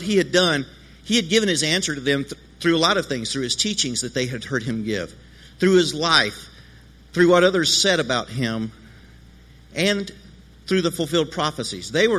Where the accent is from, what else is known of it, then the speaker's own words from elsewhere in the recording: the South, United States; Now, I come from the South, and so I have to tell stories.